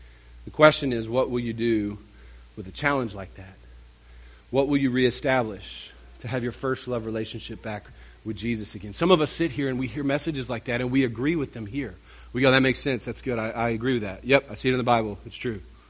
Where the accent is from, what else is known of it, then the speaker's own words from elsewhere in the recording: the South, United States; Now look, I grew up in the South.